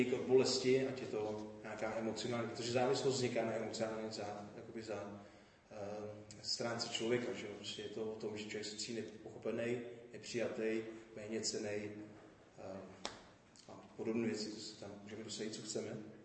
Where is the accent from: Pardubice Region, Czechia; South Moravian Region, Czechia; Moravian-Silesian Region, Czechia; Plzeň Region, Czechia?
Plzeň Region, Czechia; Plzeň; protože jsem z Plzně, tak jsme se přesilovali z takový klidní části Plzně do centra.